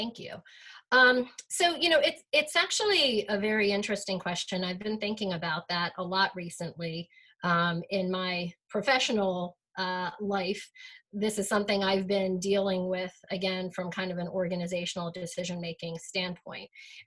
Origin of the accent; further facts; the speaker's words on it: Ellicott City, Maryland, United States; So I have lived in this county my entire life. I was born and raised in Ellicott City.